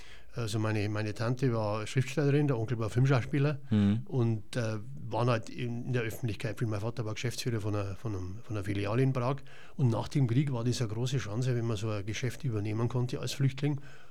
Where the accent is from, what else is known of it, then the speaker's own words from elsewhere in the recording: Weiden, Bavaria, Germany; Ich bin im Bauscherviertel aufgewachsen.